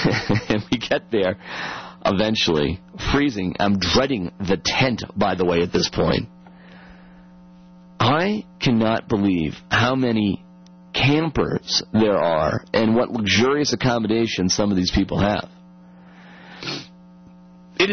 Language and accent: English; East Coast, United States; I'm from the East Coast. I actually grew up on the water.